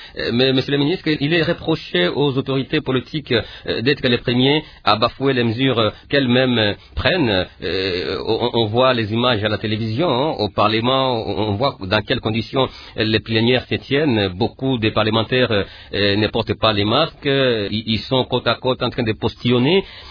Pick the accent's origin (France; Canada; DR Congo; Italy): DR Congo; chez nous en RDC.